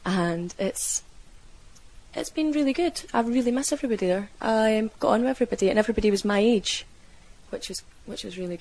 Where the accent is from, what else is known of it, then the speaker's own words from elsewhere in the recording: South Queensferry, Scotland, United Kingdom; now in Livingston, United Kingdom; I was brought up in South Queen's Ferry, but just a year ago we moved to Livingston.